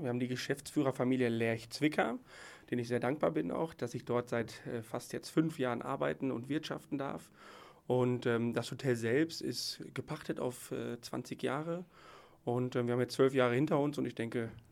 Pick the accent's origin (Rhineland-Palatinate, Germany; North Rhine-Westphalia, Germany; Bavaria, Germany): North Rhine-Westphalia, Germany; born there; now in Allgäu, Germany; Ich komme eigentlich gebürtig aus dem auch schönen Ruhrpott. Ich bin aus der Nähe aus Dortmund und bin vor einigen Jahren der Ausbildung her hierher gezogen